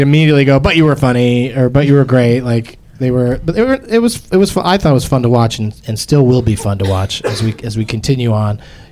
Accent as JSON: {"language": "English", "region": "California", "country": "United States", "tie": "born or raised there", "said": "I grew up in Southern California."}